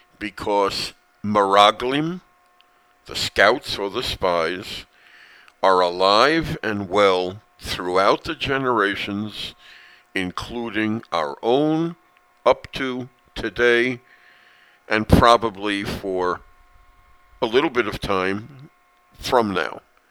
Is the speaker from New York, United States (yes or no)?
yes; Brooklyn, New York, United States; moved away as an adult; also born or lived in Queens; now in Israel; My many years of growing up in Brooklyn and then moving to Queens and the years that I spent there. And since my Aliyah in 1981, September, I have lived so far